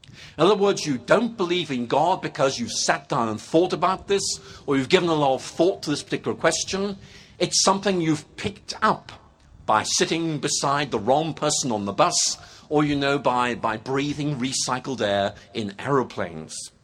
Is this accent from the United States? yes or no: no; Northern Ireland, United Kingdom; I've lost my accent, but I grew up in Northern Ireland. And growing up in Northern Ireland was a kind of quite exciting thing to do back in the 1960s